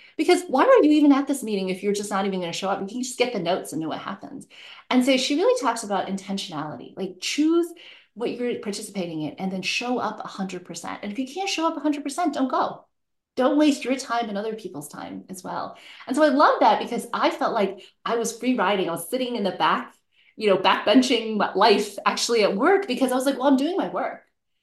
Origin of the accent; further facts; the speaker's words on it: New York, United States; born there; So basically, because I was born in New York.